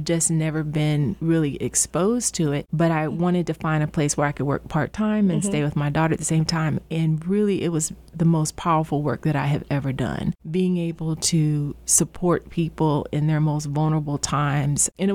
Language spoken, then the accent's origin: English; Houston, Texas, United States; also born or lived in Charlottesville, Virginia; now in Springfield, United States; Sure. So I'm from Houston, Texas. I have been in Springfield for about 14 years, and it has become my home. Previously, I was in Charlottesville, Virginia at University of Virginia.